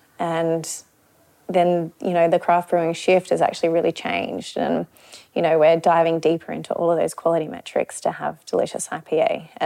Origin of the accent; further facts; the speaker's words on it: Australia; being an Australian, like, you know, you have to make a good lager.